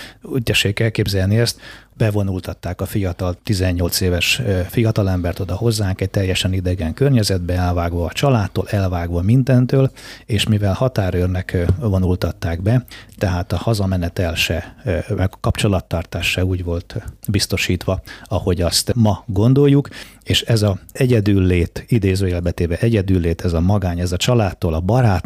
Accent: Budapest, Hungary; moved away as an adult; now in Kiskunhalas, Hungary; Én Pesten nevelkedtem, ott tanultam, és azt követően 1987-ben, amikor befejeztem a katonai főiskolát, akkor itt kaptam meg az első állásomat. Gyakorlatilag én 1987-tól vagyok, élek itt Halason.

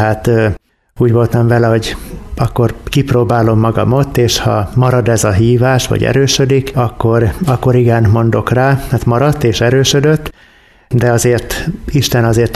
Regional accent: Tázlár, Bács-Kiskun, Hungary; egy kis faluból származom, Tázdárról. Talán sok kiskunhalasi számára ismerős, hogy közelben található. Hát ott nevelkedtem egy egyszerű falusi környezetben. Ott végeztem a általános iskolát

